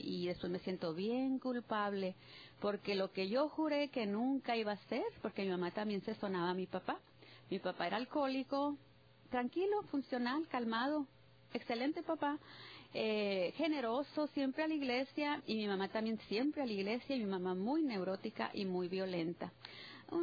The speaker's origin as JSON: {"language": "Spanish", "region": "Chihuahua", "country": "Mexico", "lives_now": "United States", "said": "Soy de la Sierra de Chihuahua, donde nieva hasta el 5 de mayo a veces, o sea, muy frío."}